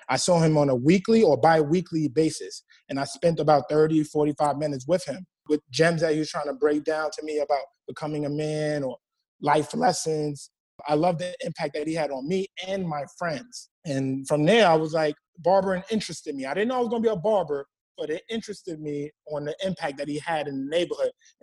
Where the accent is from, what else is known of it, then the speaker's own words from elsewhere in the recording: New York City, New York, United States; I'm from Jamaica, Queens, man. Born and raised here in New York.